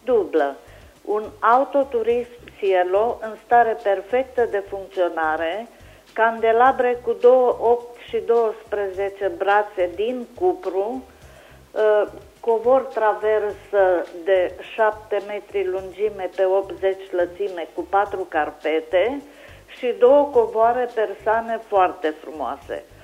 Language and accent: Romanian; Anina, Caraș-Severin, Romania; sunt din Anina și vreau să mai încerc cu anunțurile mele